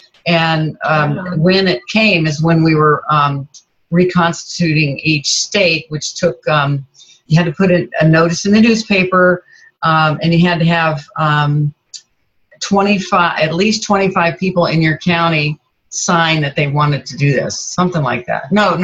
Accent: Roanoke, Virginia, United States; moved away as an adult; Okay, well, I was raised in Virginia, Roanoke, Virginia, and that was when I graduated in 1974

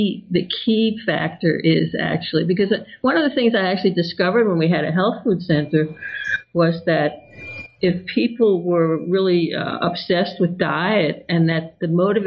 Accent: Washington, D.C. area, United States; I grew up in the United States, and during the 1960s, I grew up in the suburb of Washington, D.C., because my father worked in the Pentagon.

